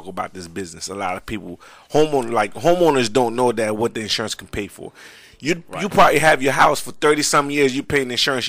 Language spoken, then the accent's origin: English; Sierra Leone; Everybody, I'm from Sierra Leone, so a lot of people like, what the hell is this dude doing?